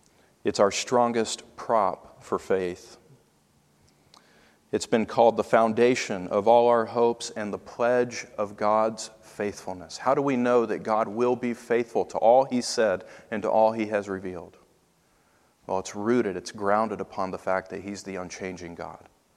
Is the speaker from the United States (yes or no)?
yes; Tennessee, United States; He was from Indiana and I was from Tennessee.